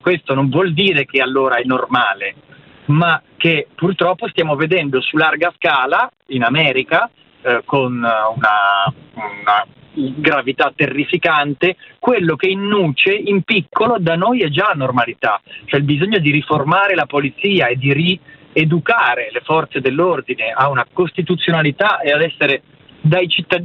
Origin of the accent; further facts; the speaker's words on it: Genoa, Liguria, Italy; sono genovese